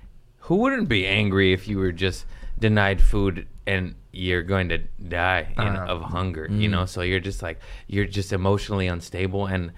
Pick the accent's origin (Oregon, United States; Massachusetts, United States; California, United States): California, United States; Los Angeles; Los Angeles. I'm just special.